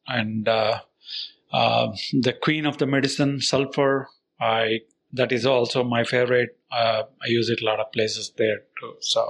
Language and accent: English; Seattle, Washington, United States; I'm from Seattle, Washington, USA.